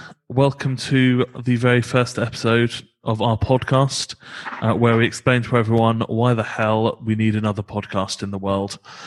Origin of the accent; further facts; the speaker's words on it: United Kingdom; Yes, for a very difficult to define word, and God help us and have mercy upon our sin, we are also British.